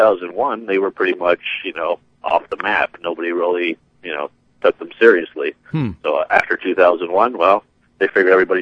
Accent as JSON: {"language": "English", "country": "Canada", "said": "I'm originally from Canada"}